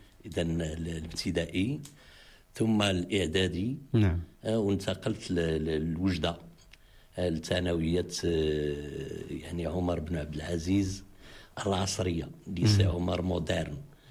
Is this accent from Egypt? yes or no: no; Debdou, Oriental, Morocco; born there; من مواليد مدينة دبدو أو قرية دبدو. والدي كان نجار، الحرفة ديالو نجار، ولكن في نفس الوقت كان خدام مع القوات المساعدة، يعني مخزني